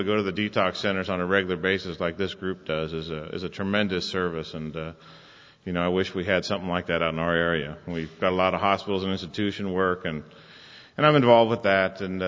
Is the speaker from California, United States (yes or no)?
yes; California, United States; I grew up in Southern California. I come from a long line of drunks, Irish, Italian, and Cherokee Indian.